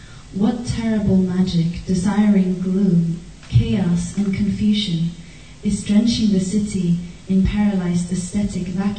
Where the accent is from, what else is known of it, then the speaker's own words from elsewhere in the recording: Sweden; now in Berlin, Germany; just information about me is I'm from Sweden, but I live in Berlin.